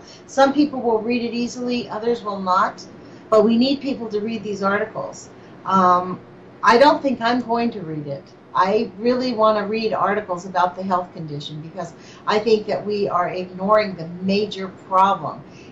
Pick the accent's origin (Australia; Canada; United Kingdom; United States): United States; West Coast; I'm from the West Coast